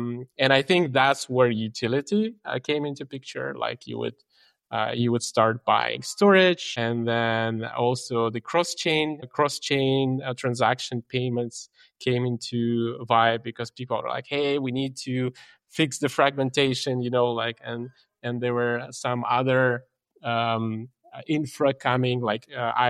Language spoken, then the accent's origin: English; Ukraine; I'm from Ukraine